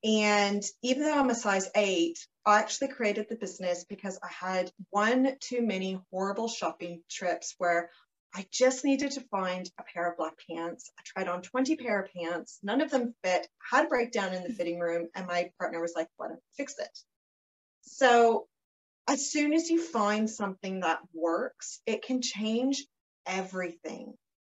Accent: Canada; moved away as an adult; now in Australia; I am obviously not Australian. I'm Canadian, but I've been here almost 10 years, which is very exciting.

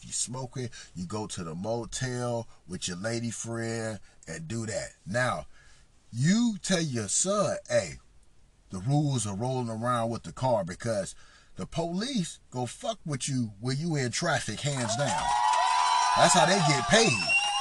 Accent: Los Angeles, California, United States; my brothers, I'm from Los Angeles, right?

